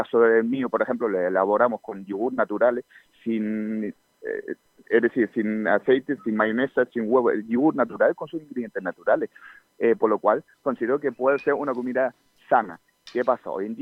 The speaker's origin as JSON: {"language": "Spanish", "country": "Germany", "said": "Soy alemán nacido, correcto, sí."}